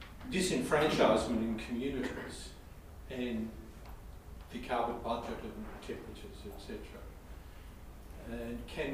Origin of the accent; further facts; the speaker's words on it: Shepparton, Victoria, Australia; I'm from Shepparton.